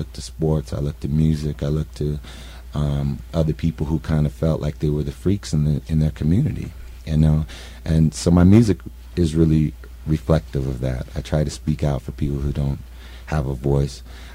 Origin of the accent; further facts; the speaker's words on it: Davis, California, United States; also born or lived in Oakland / San Francisco; It was in California. I was born in Oakland. I grew up mostly in Davis, California, and I moved to San Francisco in 1984.